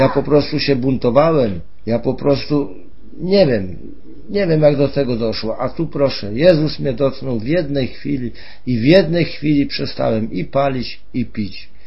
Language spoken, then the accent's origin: Polish; Kwidzyn, Pomeranian Voivodeship, Poland; mam 55 lat, pochodzę z Kwidzyna. Jest to miasto między Grudziądzem a Malborgiem.